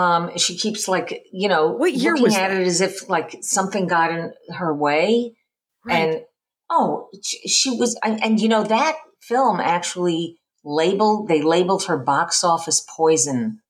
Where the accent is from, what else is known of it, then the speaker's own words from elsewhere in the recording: New York, United States; You know, there was, when I grew up in New York, and we had a show on there. I mean, I grew up in the 60s, basically.